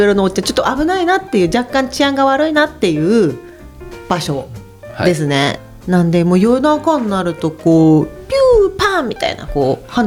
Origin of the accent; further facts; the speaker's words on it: Tokyo, Japan; moved away as an adult; now in Iwate, Japan; 正直でも不安はその東京で生まれ育ってるから